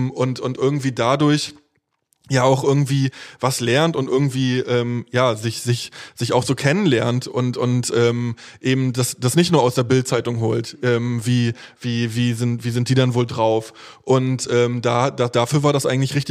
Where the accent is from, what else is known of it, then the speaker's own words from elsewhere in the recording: Stralsund, Mecklenburg-Vorpommern, Germany; moved away; als ich weggezogen bin aus Stralsund